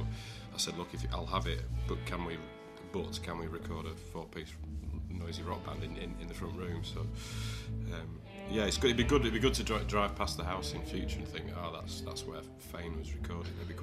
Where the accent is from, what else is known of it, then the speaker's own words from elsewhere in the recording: North West England, United Kingdom; now in Yorkshire, United Kingdom; I'm a bit of a turncoat because I'm from Lancashire originally, and I've defected over the border